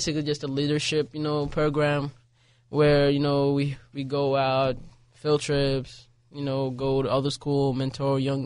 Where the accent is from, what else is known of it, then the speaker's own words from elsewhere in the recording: Libya; now in United States; My parents are usually from Sudan, but okay. I was born and raised in Libya.